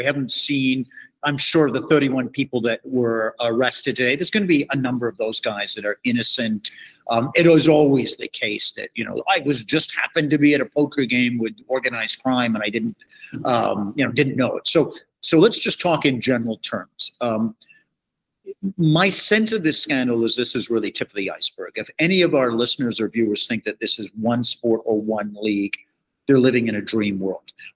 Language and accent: English; Canada; I'm a Canadian, as you know